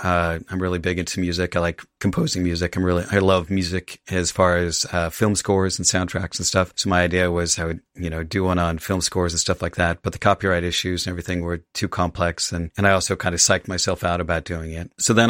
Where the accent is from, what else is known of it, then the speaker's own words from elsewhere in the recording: Salt Lake City, Utah, United States; also born or lived in Virginia; So pretty much grew up in Salt Lake. We moved to Virginia when I was, fifth grade. So I spent a few years out there, which I absolutely loved living out there. And then we moved to a small town in southern Utah